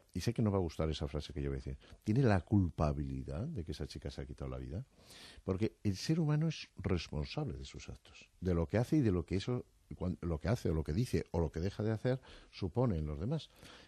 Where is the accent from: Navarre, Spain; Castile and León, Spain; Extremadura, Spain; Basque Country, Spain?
Navarre, Spain; Estella; born there; also born or lived in Madrid; yo nací en Estella, todos hemos vivido luego en Madrid